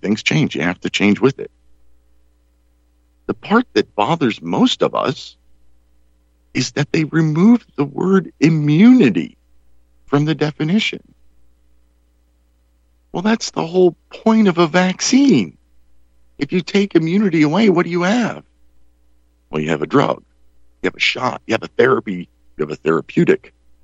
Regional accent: Pennsylvania, United States; a man that I'm sad to say is from my home state. Oh, that's something I didn't say at the beginning. I'm broadcasting to you from the state of independence, right in the heart of Pennsylvania.

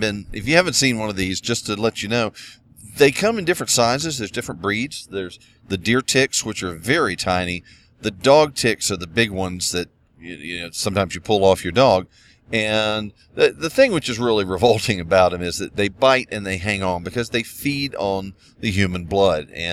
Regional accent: the South, United States; growing up in the South as a child living in a somewhat rural area and getting out in the woods with my friends

